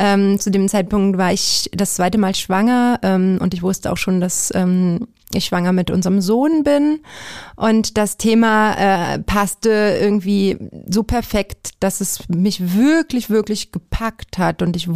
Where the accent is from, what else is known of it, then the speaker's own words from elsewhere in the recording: eastern Germany, Germany; Ich bin Arbeiterkind, ich komme aus Ostdeutschland